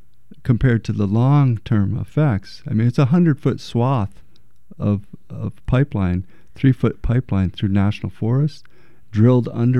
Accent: Roseburg, Oregon, United States; the timber industry, which is where I grew up in Roseburg

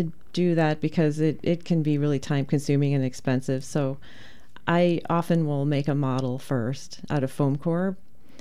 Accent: Chicago, Illinois, United States; I am. I'm from the Chicago area.

